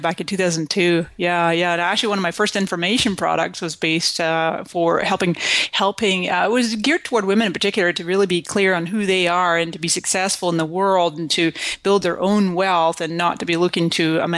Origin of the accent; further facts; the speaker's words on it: Scotland, United Kingdom; also born or lived in Canada; now in United States; I came to this country in 1999 from Scotland, and before that I was born in Canada.